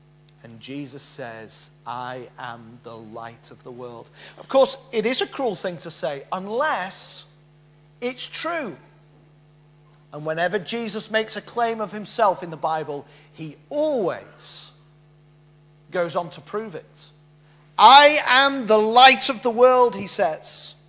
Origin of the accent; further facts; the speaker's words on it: Yorkshire and the Humber, United Kingdom; Now, I'm from Yorkshire, and there's lots of great things about Yorkshire.